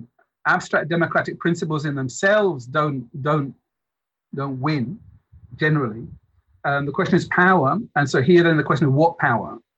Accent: United Kingdom; now in Spain; I grew up in Britain

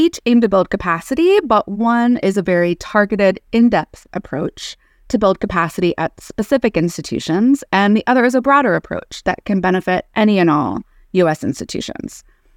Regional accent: West Virginia, United States; Kentucky has one of the lowest study abroad rates in the country, and my home state of West Virginia has the lowest.

